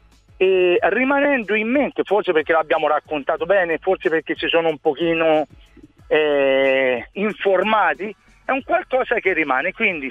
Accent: Tuscany, Italy; da buon toscano diciamo

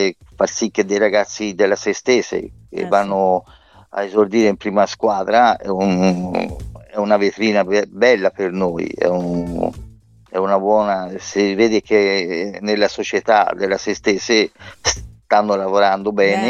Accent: Sesto Fiorentino, Tuscany, Italy; anche perché è un ragazzo di Sesto e io sono di Sesto, quindi.

